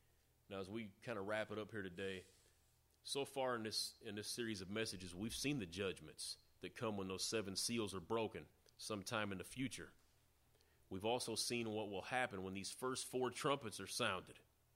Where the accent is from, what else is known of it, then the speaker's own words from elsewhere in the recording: Peoria, Illinois, United States; When I was a kid, growing up in Peoria back in the 70s, the city had a population of a little over 124,000 people.